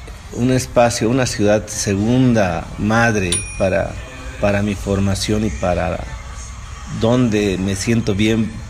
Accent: Sucre, Chuquisaca, Bolivia; soy de Sucre. A mis 6 años ingresé a estudiar en una escuela de música acá, como es el Centro Cultural Los Masis, con … hasta mis 14 años.

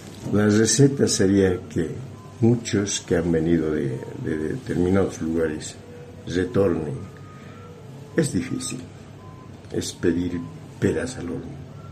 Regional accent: Bolivia; Los bolivianos muy poco nos queremos como bolivianos.

